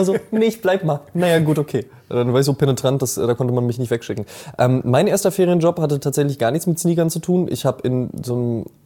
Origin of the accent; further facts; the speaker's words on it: North Rhine-Westphalia, Germany; also ich komme ja aus der Nähe von Münster